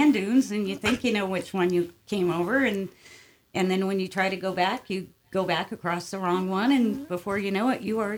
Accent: Chicago, Illinois, United States; born there; Well, I was born in Chicago. A lot of people think I was born in Clark Fork, but I wasn't.

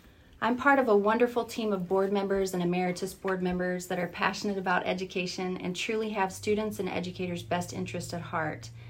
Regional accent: Texas, United States; now in Sandpoint, United States; Yeah, I grew up in Texas.

